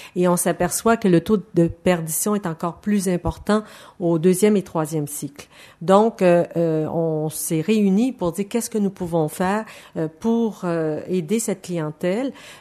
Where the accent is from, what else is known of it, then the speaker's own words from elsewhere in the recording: Quebec, Canada; particulièrement au Québec, puisque je viens du Québec.